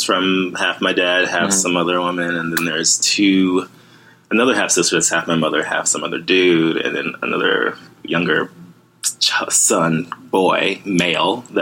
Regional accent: Miami, Florida, United States; I'm from Miami, Florida.

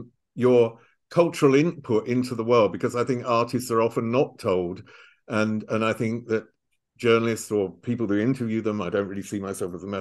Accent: England, United Kingdom; now in Germany; When I'm in here in Germany, I'm English

